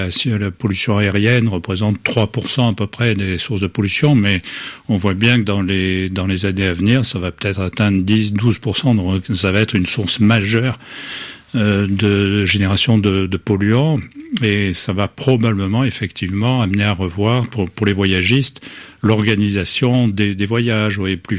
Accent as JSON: {"language": "French", "town": "Marseille", "region": "Provence-Alpes-Côte d'Azur", "country": "France", "said": "Bon, je suis Marseillais, donc je connais un peu la question."}